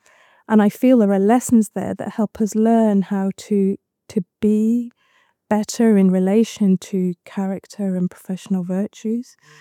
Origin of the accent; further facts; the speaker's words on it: East Midlands, United Kingdom; I was born in the 70s. Oh my God, I shouldn't have disclosed that quite so early on. I grew up in the Peak District, close to Manchester. I loved growing up in the countryside. I then went to Nottingham University